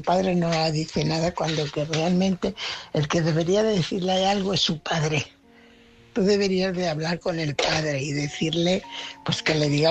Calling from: Fuenlabrada, Community of Madrid, Spain; corresponsal de Fuenlabrada.

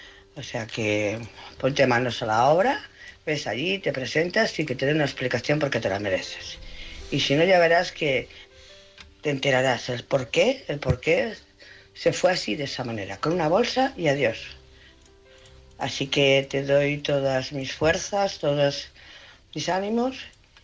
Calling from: Barcelona, Catalonia, Spain; de Barcelona.

